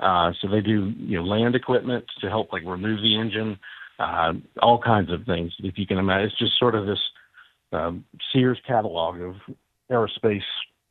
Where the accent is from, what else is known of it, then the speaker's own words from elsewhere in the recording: the Carolinas, United States; I'm from the Carolinas.